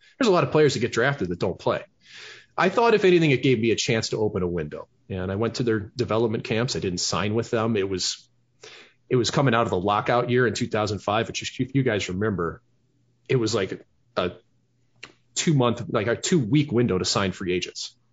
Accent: St. Louis, Missouri, United States; We're from St. Louis. We're not going to spend 10 grand in 1990

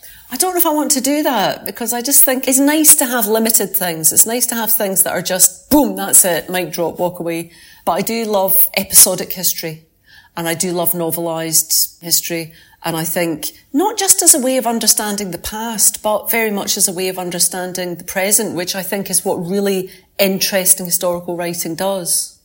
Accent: Scotland, United Kingdom; I'm a Scottish lawyer.

